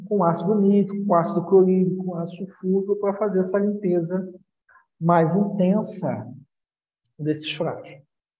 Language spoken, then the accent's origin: Portuguese; Rio de Janeiro, Brazil; Eu sou aqui do Rio de Janeiro